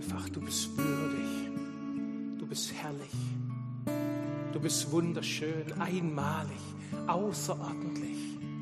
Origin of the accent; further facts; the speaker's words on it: Baden-Württemberg, Germany; Man kann mit viel geizen als Schwabe, ne? Aber nicht mit Witzen.